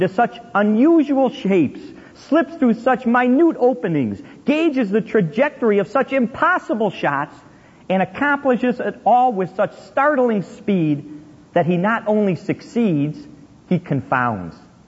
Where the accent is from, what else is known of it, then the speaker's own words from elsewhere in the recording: Chicago, Illinois, United States; they say, where are you from? You'd say Chicago, and they make pretend they hit a machine gun